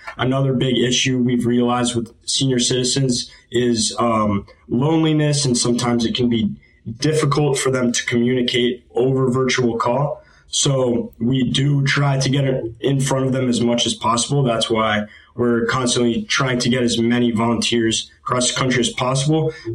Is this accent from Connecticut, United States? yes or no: yes; Stamford, Connecticut, United States; I'm from Stamford, Connecticut, and I'm a sophomore at Babson College.